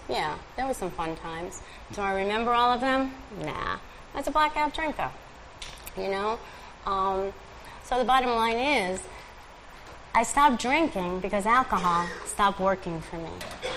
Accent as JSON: {"language": "English", "town": "New York City", "region": "New York", "country": "United States", "tie": "born or raised there", "said": "Growing up in Brooklyn, drinking was an activity."}